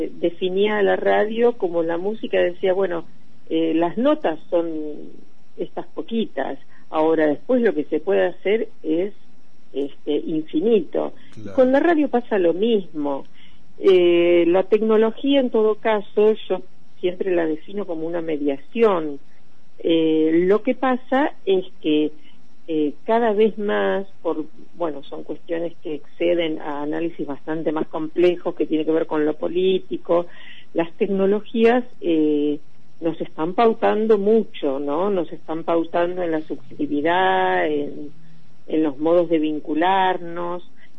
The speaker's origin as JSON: {"language": "Spanish", "town": "Viedma", "region": "Río Negro", "country": "Argentina", "tie": "born there", "also_born_or_lived": "Bariloche / Buenos Aires", "lives_now": "La Plata, Argentina", "said": "yo nací en Viedma, pero después estuve viviendo en Bariloche y después, bueno, como hicimos muchos en cierta época, tengo 56 años, me vine a estudiar a Buenos Aires y después a La Plata. Soy medio nómade."}